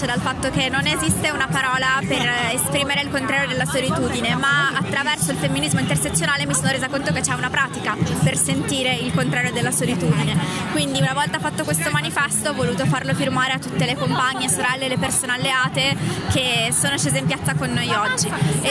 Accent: Genoa, Liguria, Italy; Io da Genova.

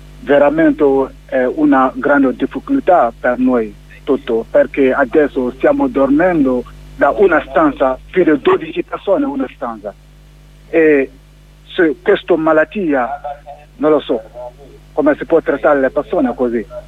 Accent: Guinea; Italian is a second language; now in Italy; vengo dalla Guinea.

